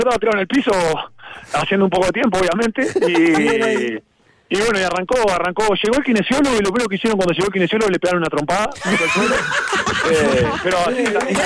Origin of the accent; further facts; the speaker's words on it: Rosario, Colonia, Uruguay; also born or lived in Montevideo; now in Juanicó, Uruguay; Mirá, soy de Rosario, de Colonia.